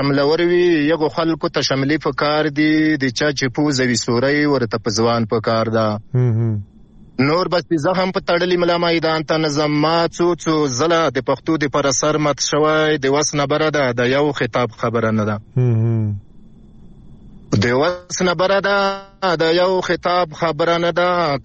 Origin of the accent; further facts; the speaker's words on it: Paktika, Afghanistan; د افغانستان د پکتیکا ولایت نه در سره په لایم